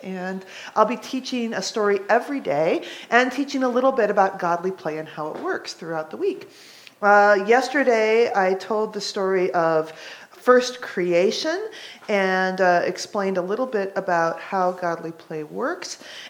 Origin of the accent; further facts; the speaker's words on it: Redmond, Washington, United States; I've been coming to Holden since I was in confirmation because I grew up in Redmond, Washington.